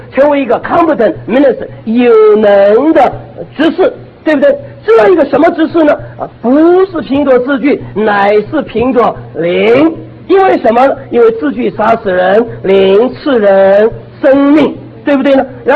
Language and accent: Chinese; China; 我们中国人有一句话